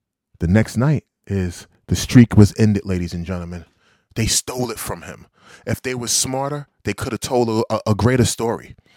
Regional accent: Brooklyn, New York, United States; I grew up in Brownsville, Brooklyn, New York.

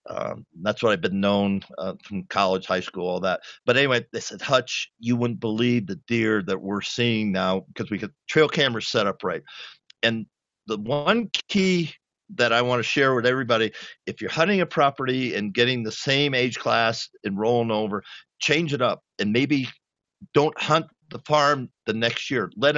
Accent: Massapequa, New York, United States; also born or lived in Rhode Island; yeah, so I grew up kind of where John grew up. I was born in Rhode Island, went to Massapequa High School in Long Island.

